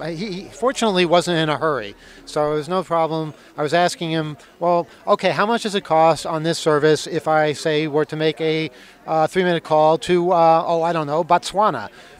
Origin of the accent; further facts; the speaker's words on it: United States; I'm at a payphone. I'm an American.